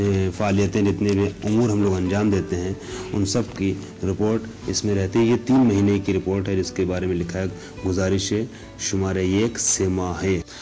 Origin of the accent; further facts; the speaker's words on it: India; چونکہ ہم ہندوستانی ہیں اور اردو زبان ہے